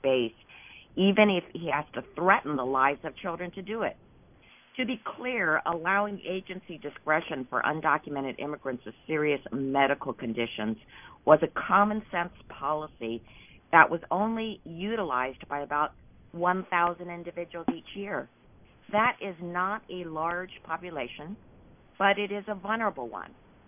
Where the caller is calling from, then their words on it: Los Angeles, California, United States; I am calling from Los Angeles, the heart of the immigrant community